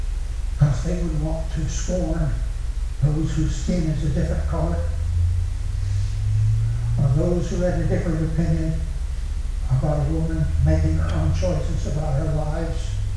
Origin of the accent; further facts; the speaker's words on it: Cartlesville, Indiana, United States; Now, when I was a kid growing up in Cartlesville, Indiana, several of my friends were Catholics